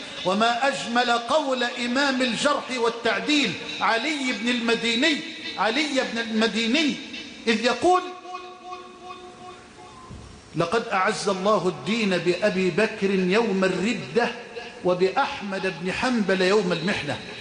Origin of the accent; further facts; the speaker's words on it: Egypt; اللهم اجعل بلدنا مصر أمنا أمانا سخاء رخاء